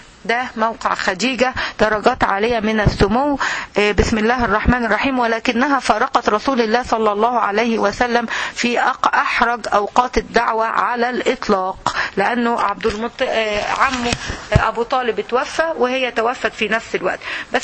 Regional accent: Egypt; محطوط عندنا في مصر في مناطق معينه

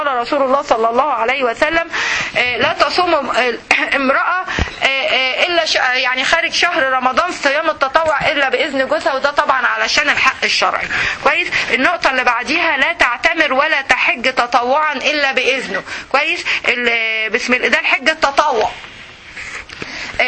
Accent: Egypt; دي قضيه ماما دي خصوصا عندنا في مصر، ما اعرفش بقيه البلاد ولا لا

